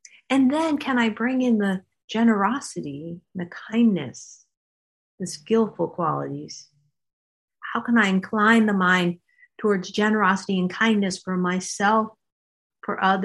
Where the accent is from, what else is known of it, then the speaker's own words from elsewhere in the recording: Ireland; I'm Irish. I should be having these baked potatoes.